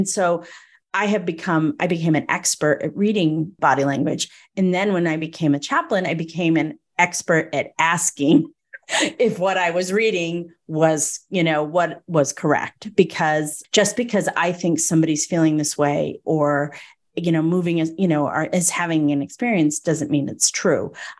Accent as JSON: {"language": "English", "region": "Northeast", "country": "United States", "tie": "born or raised there", "said": "I was raised in the Northeast."}